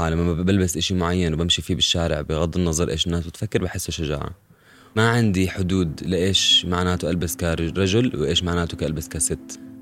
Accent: Irbid, Irbid Governorate, Jordan; also born or lived in Zarqa / Amman; ربيت بالأردن بإربد وبالزرقاء وبعمان

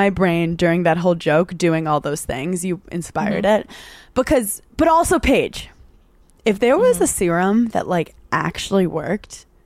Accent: New York, United States; Look, we're from New York.

